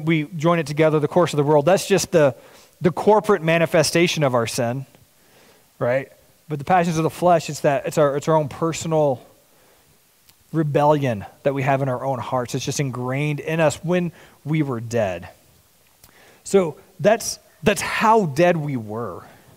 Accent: Texas, United States; I'm from Texas, which is a Texas problem, and we're all working on it collectively as a unit.

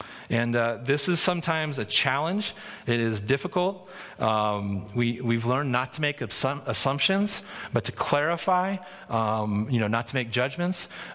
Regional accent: United States; do I believe this because I was raised in America and that's influencing me

